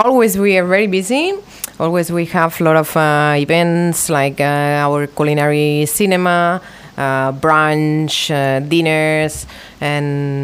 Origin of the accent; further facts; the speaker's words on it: Barcelona, Catalonia, Spain; English is a second language; now in Phuket, Thailand; Sure. I'm from Barcelona.